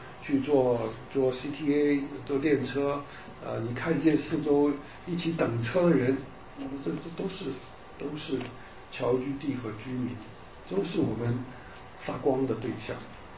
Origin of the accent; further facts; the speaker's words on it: China; 特别是哈、我们中国人，我觉得我要住在什么什么区